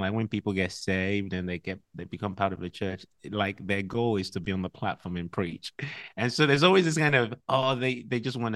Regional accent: Liberia; also born or lived in Nigeria; I'm half Nigerian, half Ghanaian. So my dad is from Nigeria. My mom is from Ghana. I was born in Liberia.

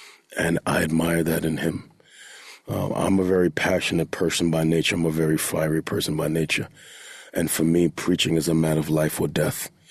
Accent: United States; now in London, United Kingdom; in my home country of America.

